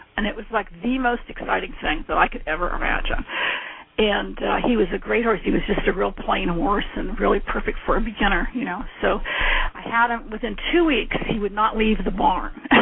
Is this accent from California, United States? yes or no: yes; San Francisco, California, United States; when I was a kid, I was raised in San Francisco. I was on a hill.